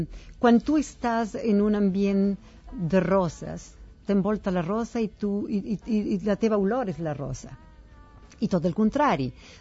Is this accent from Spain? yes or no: no; Santa Marta, Magdalena, Colombia; born there; Catalan is a second language; A Colòmbia, al Caribe colombiano, a Santa Marta.